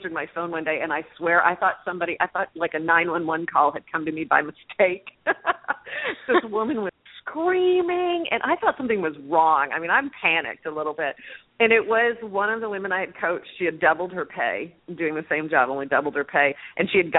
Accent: Flint, Michigan, United States; born there; I mean, I was born in Flint, Michigan, and believed that I made enough

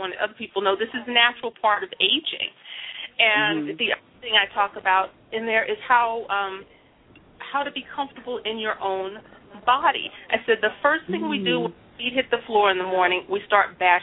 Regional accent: New York City, New York, United States; I was born and raised in the Bronx

